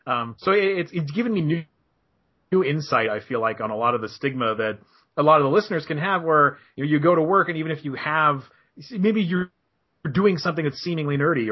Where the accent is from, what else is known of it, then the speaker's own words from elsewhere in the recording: Canada; now in Los Angeles, United States; I have to explain I'm Canadian, but I'm living in LA.